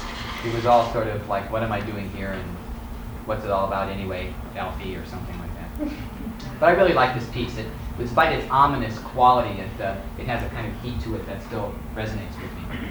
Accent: Chicago, Illinois, United States; And since I came from Chicago and my work is similar in some ways, I'm often compared to them.

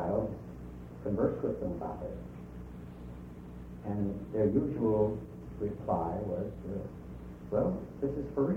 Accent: United States; They didn't have much money, but they don't take many crowns as an American in Denmark.

